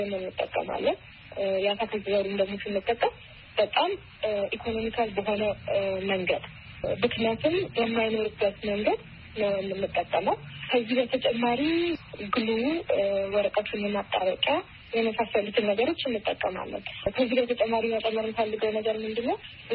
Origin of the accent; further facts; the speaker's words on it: Hawassa, Sidama, Ethiopia; እኔ ማለት ልጅ ያደኩት ሐዋሳ ነው። ከሶስት ወቶች ጋር ነው ያደኩት።